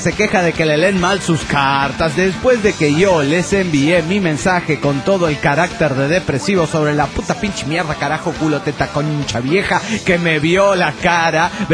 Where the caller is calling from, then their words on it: Cochabamba, Bolivia; de Cochabamba, Bolivia.